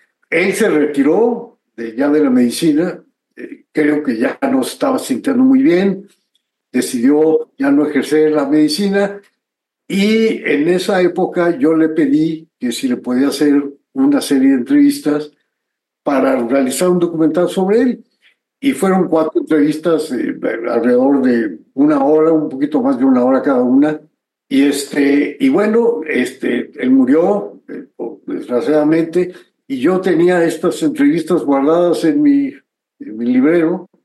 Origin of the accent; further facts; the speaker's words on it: Nayarit, Mexico; mi tierra natal, que es Nayarit, en la zona de los Coras, la zona de la sierra.